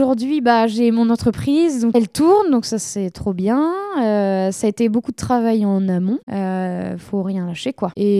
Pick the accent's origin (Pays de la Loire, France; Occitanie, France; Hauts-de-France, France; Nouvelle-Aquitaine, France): Pays de la Loire, France; Ahuillé; now in Saint-Berthevin, France; Donc nous, on est issus d'Ahuillé. Et là, on est à Saint-Berthevin.